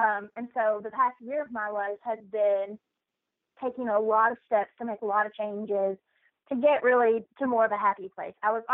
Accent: Kentucky, United States; also born or lived in New York; So I am originally from Kentucky, Eastern Kentucky, a really small town. I met my husband during college, who's from New York. So I lived in New York for 7 years. And about a year ago now, we moved back to Kentucky.

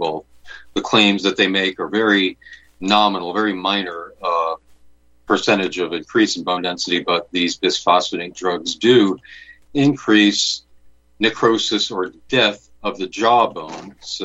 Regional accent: Florida, United States; also born or lived in St. Thomas; everyone in my family was born in New York State, and I was born in St. Thomas, but grew up in Florida.

